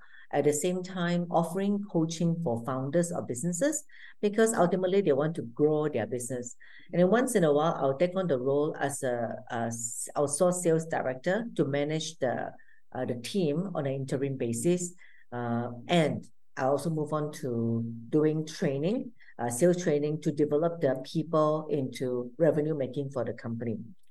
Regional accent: Malaysia; now in Singapore; So I was living in Thailand for a while. I'm a Malaysian by nationality and now living in Singapore

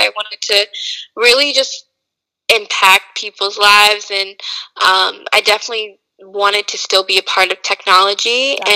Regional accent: Georgia, United States; and I'm originally from Georgia, going to school in North Carolina.

